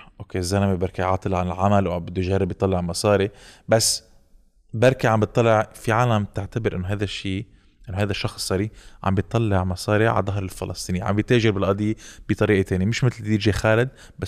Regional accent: Lebanon; انا كلبناني ما بحياتي حاتقبل واحد عم بيعمل هيك بوست

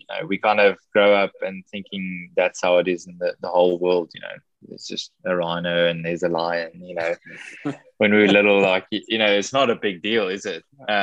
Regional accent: South Africa; I mean, I'm a South African. I shouldn't even be able to go on a repatriation flight anyway, you know.

